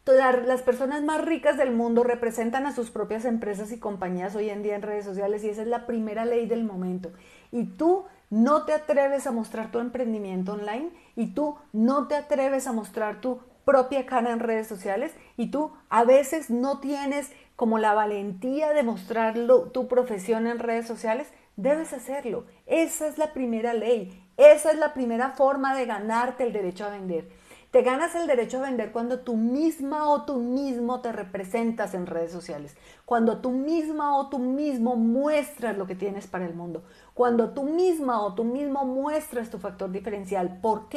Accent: Colombia; yo tengo doble nacionalidad. Yo soy colombiana de pura cepa, vivo en Bogotá, Colombia, pero me fui a estudiar una maestría en el Instituto Tecnológico de Monterrey del Estado de México

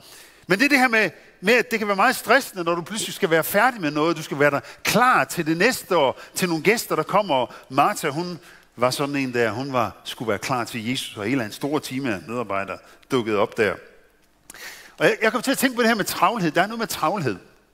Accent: Central Denmark Region, Denmark; der hvor jeg kommer fra, det er sådan Midtjylland-agtigt.

